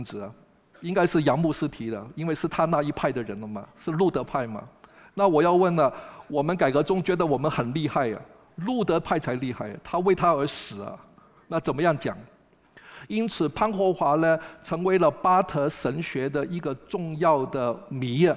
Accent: Hong Kong; 你自己一直就是做我们香港人所讲的键盘战士

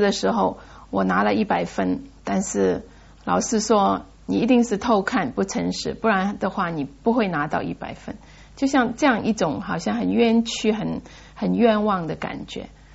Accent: Hong Kong; 那我自己在香港长大的，所以到一个你长大的地方，你会想到有很多你以前去过的地方

